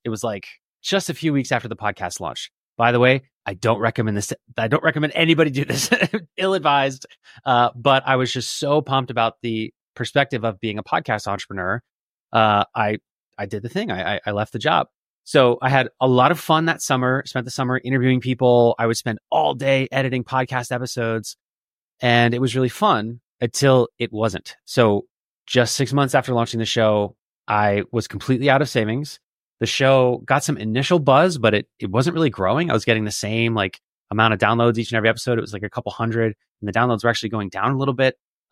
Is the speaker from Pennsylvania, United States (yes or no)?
yes; Philadelphia, Pennsylvania, United States; I was super passionate about my hometown, which is Philadelphia, Pennsylvania.